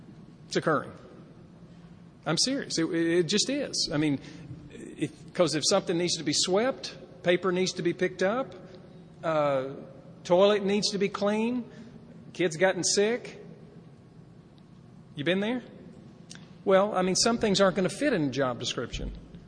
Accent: the South, United States; accent: Southern; You can tell I'm from the South. I didn't put the G on it.

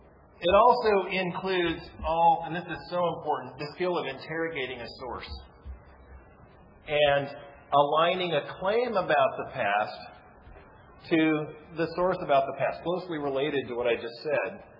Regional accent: Pacific Northwest, United States; I'm from the Pacific Northwest, and I always gravitate to sources from.

